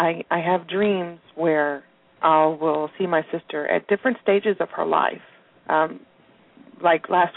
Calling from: Texas, United States; Hi there. … I'm calling from Texas.

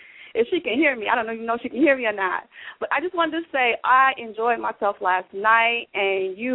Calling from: Chicago, Illinois, United States; Chicago. Hey, Michael

